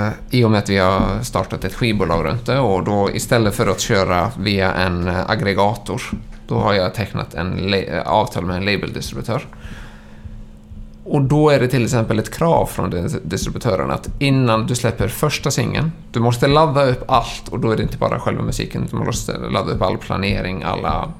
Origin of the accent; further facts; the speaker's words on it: Sweden; Sen får man inte glömma som svensk